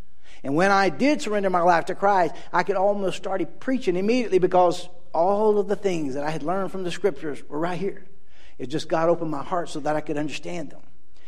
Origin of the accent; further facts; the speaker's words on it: Plant City, Florida, United States; By the way, I'm from Plant City, Florida, which is the strawberry capital of the world.